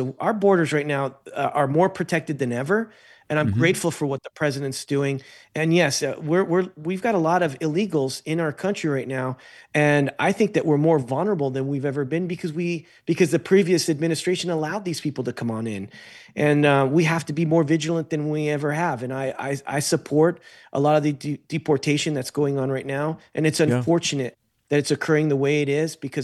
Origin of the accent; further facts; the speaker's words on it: United States; I as an American, don't want to get involved in any more wars.